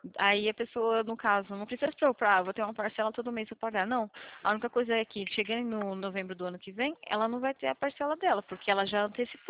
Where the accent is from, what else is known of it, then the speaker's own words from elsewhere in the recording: Campinas, São Paulo, Brazil; Eu sou aqui do interior, de Campinas, da região aqui de São Paulo.